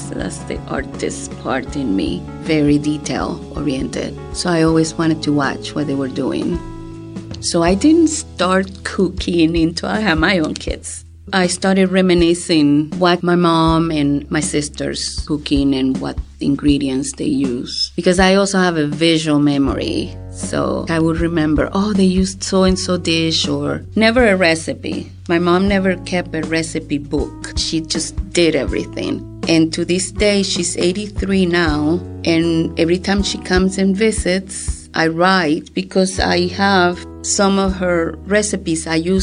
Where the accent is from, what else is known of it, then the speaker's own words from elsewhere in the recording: Caracas, Capital District, Venezuela; now in Pittsburgh, United States; I'm from Venezuela. I was born in Caracas